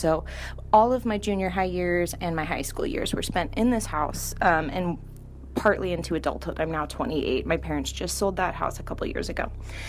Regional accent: California, United States; I come from Central California, and I have been a sensitive practically my entire life.

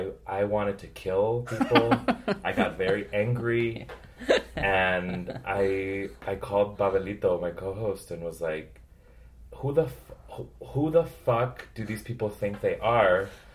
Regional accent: Las Vegas, Nevada, United States; I also think about like where I come from. Like, I'm from Las Vegas.

